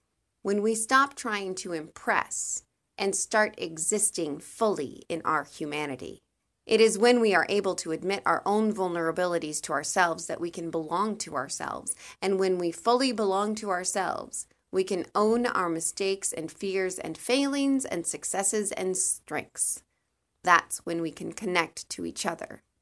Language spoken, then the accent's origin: English; Norton, Kansas, United States; from Norton, Kansas.